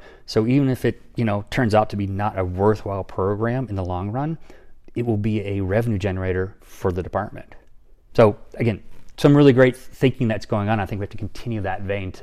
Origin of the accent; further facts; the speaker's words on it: Massachusetts, United States; And again, I come from Massachusetts, I'm a New Englander, and so I'm pretty thrifty as it comes down to it.